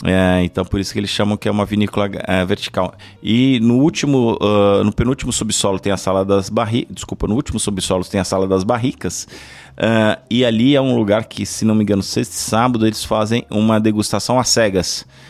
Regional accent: São Paulo, Brazil; Como nós somos paulistanos, né?

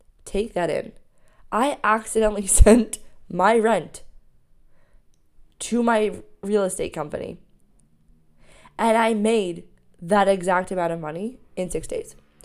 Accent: Ontario, Canada; And not 10 minutes from my hometown is a place called Kimberley. So he's from Kimberley, South Africa. I live next to a place called Kimberley, Ontario.

